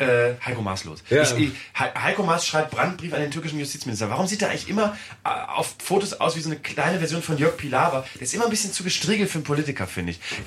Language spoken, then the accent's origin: German; Fegesack, Bremen, Germany; das da ist die Flagge von meinem Heimatort Fegesack.